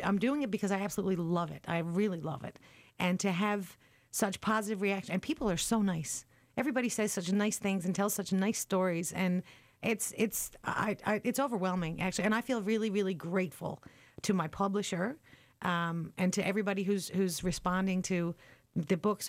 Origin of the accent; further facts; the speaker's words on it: Newfoundland and Labrador, Canada; Tickles visits all the places in Newfoundland that have interesting names, they, of course, have to stop in my hometown, and they visit my parents.